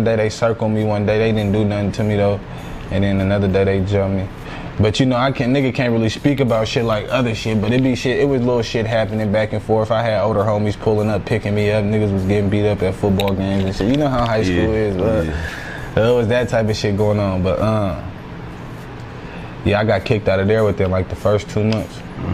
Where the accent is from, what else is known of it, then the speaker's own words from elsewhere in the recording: Oak Park, United States; Reason why is because no matter where I lived, I was always from Oak Park. I started banging young, so I let it be known early that I'm from Oak Park.